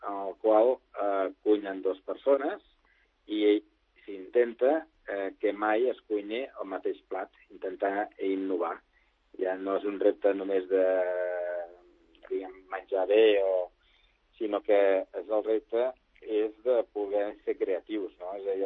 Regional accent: Sant Cugat del Vallès, Catalonia, Spain; jo sóc de Sant Cugat de sempre.

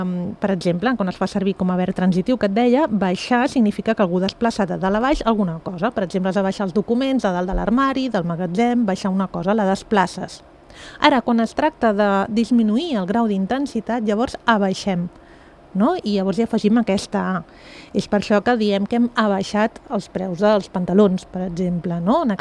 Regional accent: Sant Quirze, Catalonia, Spain; Llavors fem a Sant Quirze, jo soc de Sant Quirze, ja ho saps

